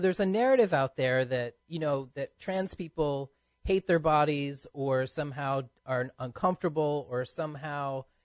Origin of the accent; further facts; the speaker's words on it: Maine, United States; I grew up in Maine.